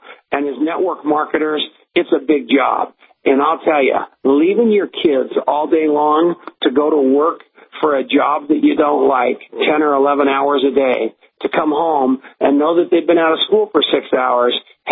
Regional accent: Colorado, United States; I just want to talk about what's going on here in my home state of Colorado.

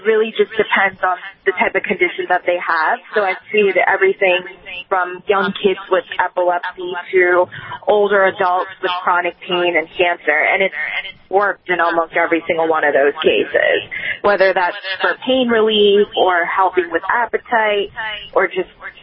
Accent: Maryland, United States; There's, even in my state, my home state of Maryland, where it is legal for medicinal purposes

